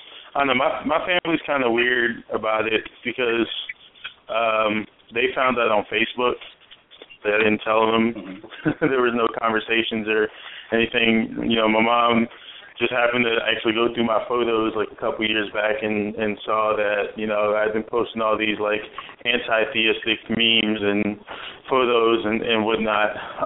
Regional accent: Washington, District of Columbia, United States; From Washington D.C., and I'm currently 27 years old.

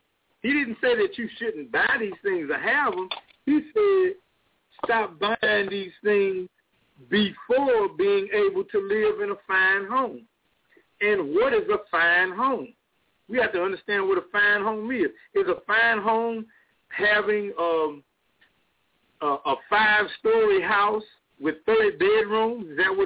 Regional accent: East St. Louis, Illinois, United States; growing up in East St. Louis, Illinois, when you went to the store or the confectionery, as we called it back then.

